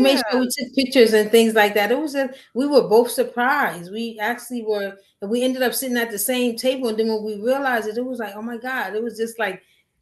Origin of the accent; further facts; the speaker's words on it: Neptune, New Jersey, United States; Well, I was born and raised in Neptune, New Jersey. So I am from New Jersey.